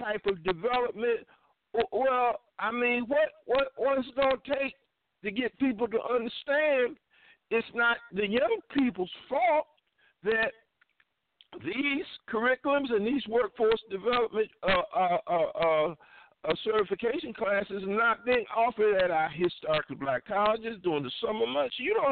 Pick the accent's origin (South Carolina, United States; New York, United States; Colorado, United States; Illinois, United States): South Carolina, United States; I hail from South Carolina. And my grandmother used to pick 400 pounds of cotton.